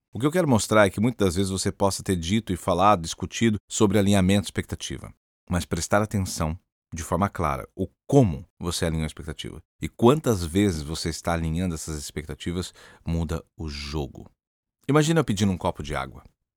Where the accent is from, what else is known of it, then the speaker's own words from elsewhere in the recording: Brazil; Primeiro que a minha esposa é uma argentina, eu sou brasileiro, nós temos agora culturas diferentes, idades diferentes